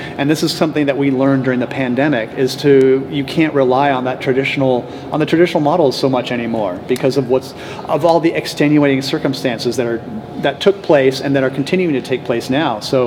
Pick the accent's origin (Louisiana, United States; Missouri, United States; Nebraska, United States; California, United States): California, United States; San Diego; I'm from San Diego, so we need all the water that we can get.